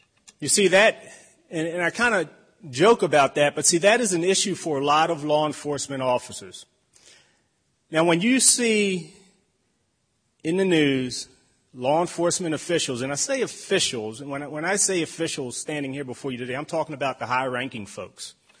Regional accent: Baltimore, Maryland, United States; And got to see Baltimore from a different perspective. You see, I was born and raised in Baltimore.

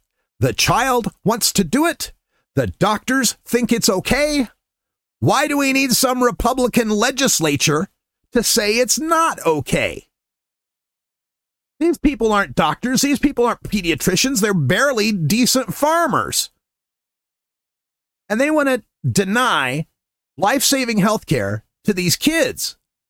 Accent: Nampa, Idaho, United States; In my hometown of Nampa, which I was just mentioning, right

